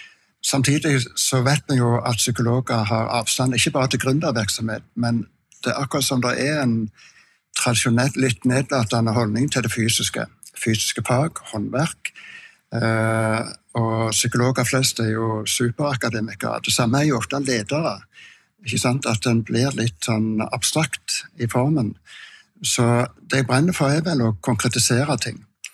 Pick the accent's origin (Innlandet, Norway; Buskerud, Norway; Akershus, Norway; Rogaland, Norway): Rogaland, Norway; Du vet, om jeg ikke sørlending, så jeg i alle fall jærbu